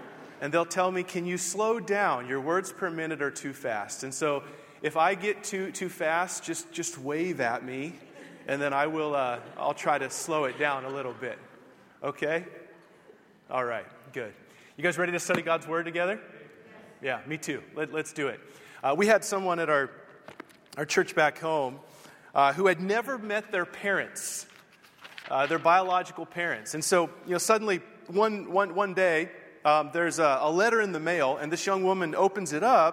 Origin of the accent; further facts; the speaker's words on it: California, United States; And as Doug mentioned, we are from California.